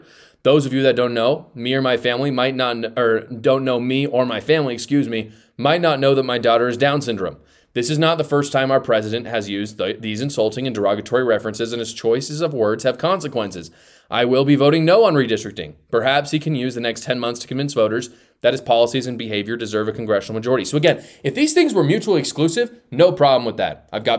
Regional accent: Utah, United States; In my home state of Utah, Democrat plus one, that's going to change.

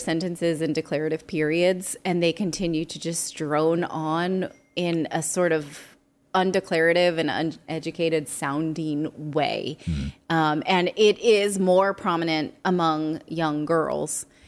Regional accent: California, United States; It's what I had to learn not to do because I'm also from California.

